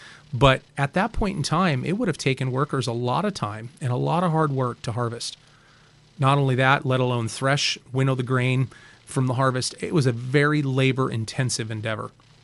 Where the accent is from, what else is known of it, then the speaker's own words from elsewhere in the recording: Spokane, Washington, United States; I grew up in the Spokane area, and just south of Spokane, there's an area, a little region of southeastern Washington that's known as the Palouse.